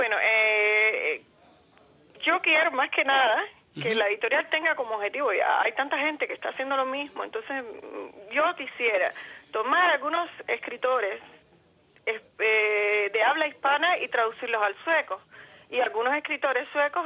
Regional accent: Mariel, Artemisa, Cuba; mi infancia entre barcos, allí en aquel pueblecito de Mariel donde yo nací, mis primos pescando, los barcos abandonados, la vida esa total marítima

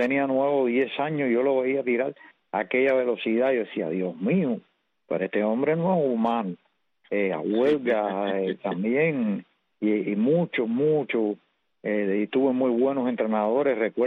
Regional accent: Santa Clara, Villa Clara, Cuba; born there; nací en Santa Clara, provincia de Las Villas, en 1956, nací frente a un estadio, el estadio de los Maristas

